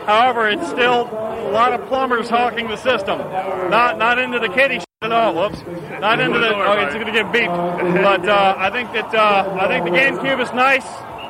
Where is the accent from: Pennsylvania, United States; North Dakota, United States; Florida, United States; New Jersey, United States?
Florida, United States; Jacksonville; now in New York, United States; I'm from Jacksonville, Florida. I live here in New York for the last 4 years.